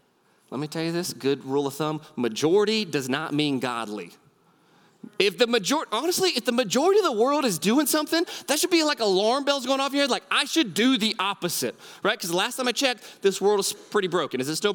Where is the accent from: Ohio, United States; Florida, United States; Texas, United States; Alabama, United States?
Texas, United States; Houston; He says, hey, where are you from? I said, oh, we're from Houston.